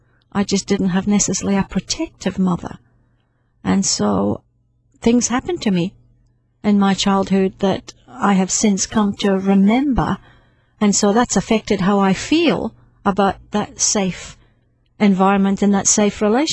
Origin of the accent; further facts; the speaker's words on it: Scotland, United Kingdom; born there; I was born in Scotland, and we lived in a very small apartment in my early years, and so I was used to small environment, small territory, safe territory.